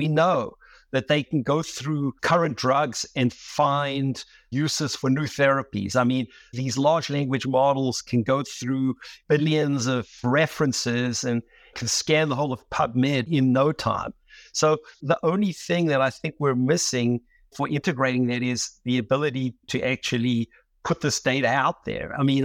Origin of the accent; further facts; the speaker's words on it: South Africa; opportunities that I really would never have even dreamt of as a kid growing up in South Africa.